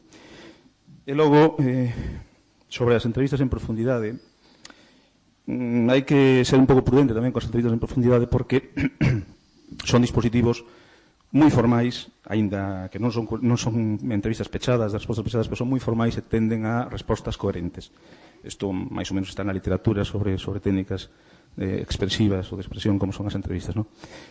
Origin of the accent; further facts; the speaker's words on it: Galicia, Spain; accent: Galician; eu, cando falo castelán, tamén teño acento galego.